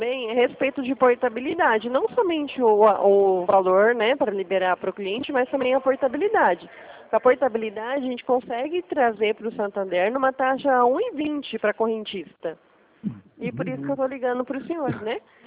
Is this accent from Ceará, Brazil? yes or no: no; Presidente Prudente, São Paulo, Brazil; Eu sou aqui de Presidente Prudente, estado de São Paulo.